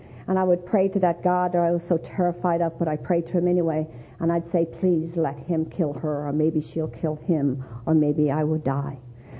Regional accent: Ireland; moved away; because I came from Ireland and they really didn't know, and I came from a large family

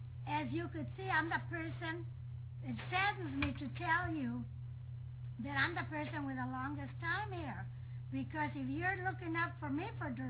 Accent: Blythe, California, United States; I come from Blythe, California. You all know where that's at, don't you?

